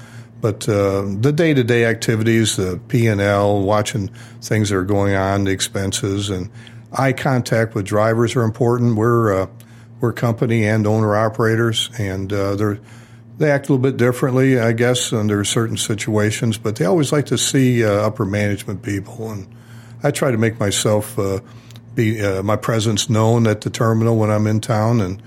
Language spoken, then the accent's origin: English; Flint, Michigan, United States; also born or lived in Detroit, United States; Well, I'm born and raised in Flint, Michigan, so that's automotive. Worked in Detroit for a lot of years, and that carried down here to 1988 when I came down here to Jet Express.